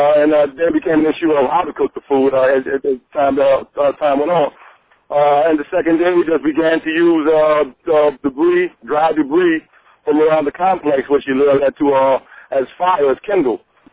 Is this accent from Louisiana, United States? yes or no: yes; New Orleans, Louisiana, United States; now in Tampa, United States; I'm calling from Tampa, Florida, Temple Terrace to be exact, and I'm a lifelong resident of the 8th Ward in Gentilly area of New Orleans.